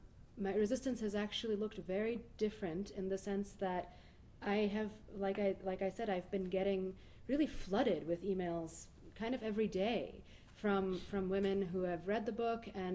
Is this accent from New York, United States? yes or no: yes; New York, United States; now in Nashville, United States; I'm from New York, but I just recently started teaching creative writing at Vanderbilt University, so I now live in Nashville.